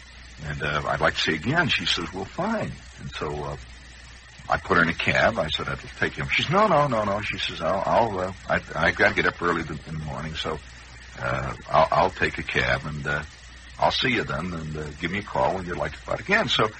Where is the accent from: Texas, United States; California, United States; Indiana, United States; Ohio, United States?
Indiana, United States; accent: Indiana; I'm trying to curb my Indiana accent